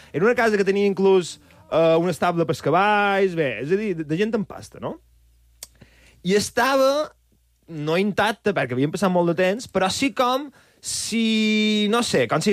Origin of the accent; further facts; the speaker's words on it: Binissalem, Balearic Islands, Spain; jo som de Binissalem, que és un poble que està 15-20 minuts de Palma, on hi ha un món rural bastant potent